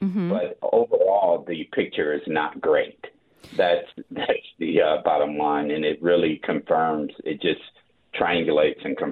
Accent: Evanston, Illinois, United States; The Blake family has strong connections to my hometown of Evanston, Illinois.

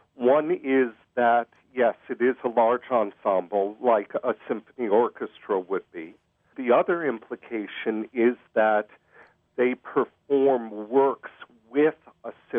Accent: Connecticut, United States; also born or lived in Pennsylvania / New Jersey / South Carolina / Ohio; now in Wisconsin, United States; I'm originally from Connecticut, although I'm tail also from Pennsylvania, New Jersey, South Carolina, and Ohio.

